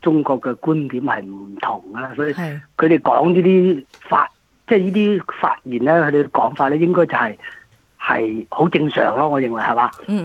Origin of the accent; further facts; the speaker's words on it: Australia; 即係等於我哋澳洲人係嘛？